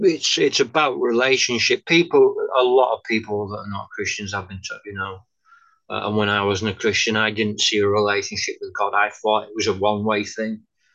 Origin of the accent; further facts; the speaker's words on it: England, United Kingdom; But for me, as a Englishman or as a Scotsman living in England, brought up in England, that's not easy. Being brought up in the 70s and 80s with a certain generation, it's not easy for me to admit when I'm done.